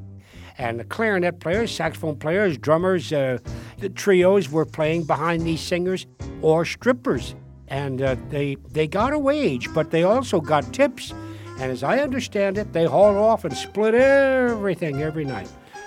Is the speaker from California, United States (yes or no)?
yes; San Francisco, California, United States; Oh, yeah, I was born in San Francisco. I was born on Powell Street, and they brought me over to my flat where I'm living now when I was a year old.